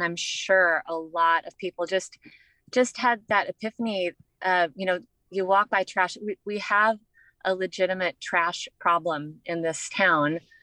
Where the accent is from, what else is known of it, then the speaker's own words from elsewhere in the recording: Sacramento, California, United States; I'm from Sacramento. I'm still going to pick it up.